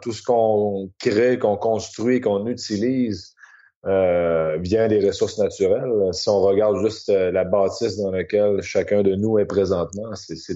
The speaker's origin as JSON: {"language": "French", "region": "Quebec", "country": "Canada", "tie": "born or raised there", "said": "Dans le fond, je viens de la région de Québec. Quand j'étais jeune, je suis né et j'ai été élevé sur une ferme laitière."}